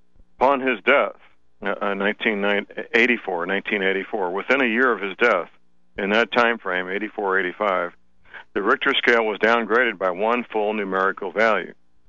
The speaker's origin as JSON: {"language": "English", "town": "St. Louis", "region": "Missouri", "country": "United States", "tie": "born or raised there", "said": "I'll go to my hometown, St. Louis, Missouri, because I know it very well."}